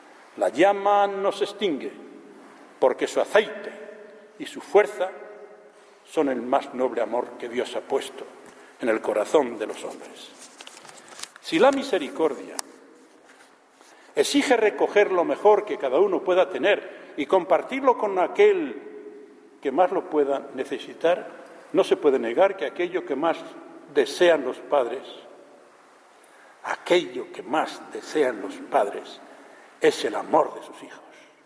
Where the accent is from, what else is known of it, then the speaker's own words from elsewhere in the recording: Medina de Rioseco, Castile and León, Spain; Y en mi pueblo, qué caramba, Medina de Río Seco